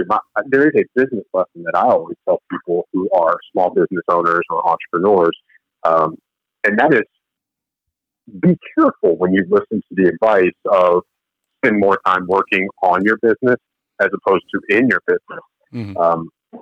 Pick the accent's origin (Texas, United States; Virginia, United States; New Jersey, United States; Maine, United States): Virginia, United States; Roanoke; the goal with that was to be able to reach and help people outside of my hometown. So my gym was in Roanoke, Virginia.